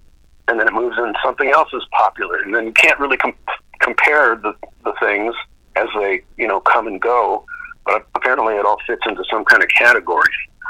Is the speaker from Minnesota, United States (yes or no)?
yes; Duluth, Minnesota, United States; I was from Duluth, Minnesota.